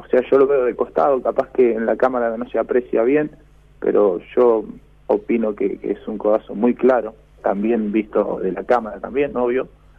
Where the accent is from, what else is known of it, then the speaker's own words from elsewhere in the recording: Corral de Bustos, Córdoba, Argentina; yo vivo en un pueblito que no soy de Casilda, soy de Corral de Bustos, Córdoba.